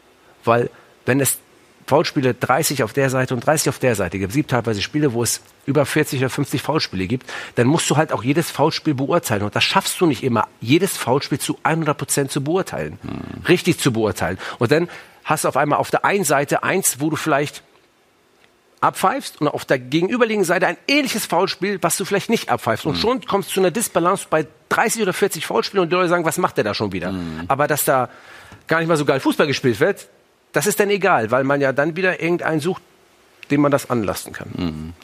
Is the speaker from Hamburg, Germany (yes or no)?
yes; Hamburg, Germany; Aus Hamburg, Mümmelmannsberg komme ja. ich.